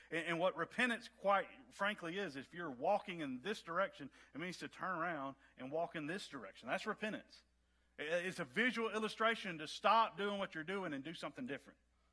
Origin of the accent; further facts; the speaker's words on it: the South, United States; I love the South. I'm from the South. Have a tremendous amount of respect for the South